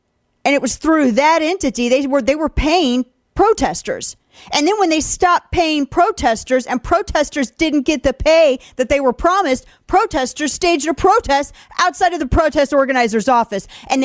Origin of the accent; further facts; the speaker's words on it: St. Louis, Missouri, United States; brought into my hometown of St. Louis to train agitators.